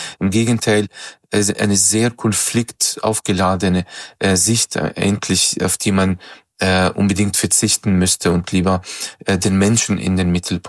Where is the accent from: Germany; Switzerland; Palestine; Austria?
Palestine; Ich bin selber ja Palästinenser, meine Eltern sind ja auch 1948 von Palästina geflohen